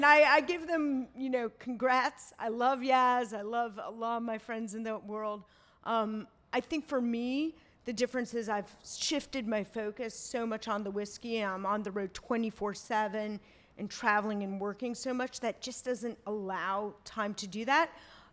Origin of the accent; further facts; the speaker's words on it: New York, United States; I grew up in New York, like I'm over it.